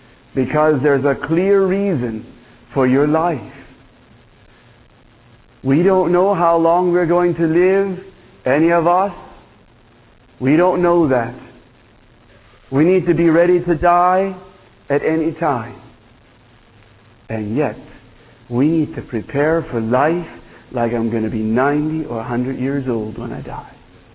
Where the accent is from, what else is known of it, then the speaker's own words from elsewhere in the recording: Ohio, United States; from Ohio.